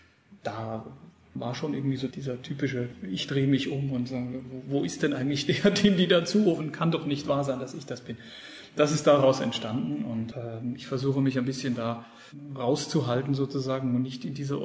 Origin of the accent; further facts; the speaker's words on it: Germany; dass ich einfach als Deutscher, genauso wie meine Lehrer erwartet habe, dass ich eben eine typische deutsche helle Tenorstimme habe